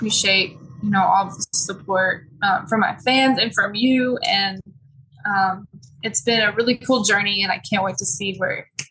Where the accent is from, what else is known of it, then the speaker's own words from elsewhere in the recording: Kilgore, Texas, United States; Austin, Dallas, the Houston area, and my hometown, Kilgore.